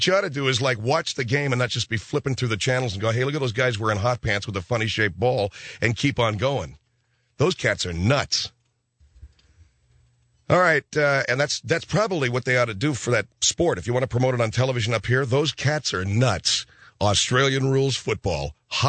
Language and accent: English; Arcadia, California, United States; I wouldn't ask you to travel anywhere were it not for me being in my little hometown of Arcadia, California.